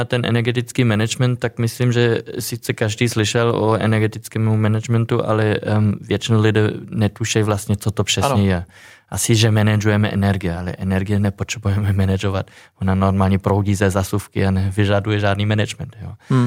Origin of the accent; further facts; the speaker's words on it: Germany; Czech is a second language; now in Czechia; Původně jsem z Německa a zamiloval jsem se v 90. letech do jedné Češky.